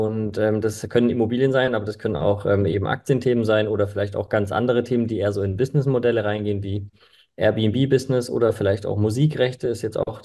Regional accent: Stuttgart, Baden-Württemberg, Germany; ich komme aus Stuttgart.

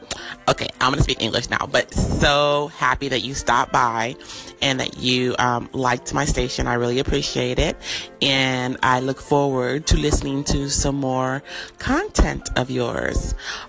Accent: Panama; Spanish is a second language; soy de Panamá, pero español es mi segunda lengua. So, discúlpeme porque tengo un gringo acento

